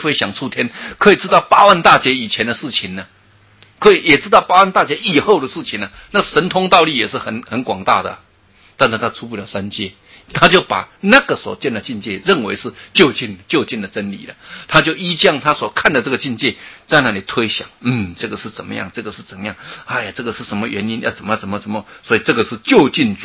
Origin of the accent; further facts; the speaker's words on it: China; 我们中国人想的上帝跟我们皇帝戴的帽子都一样啊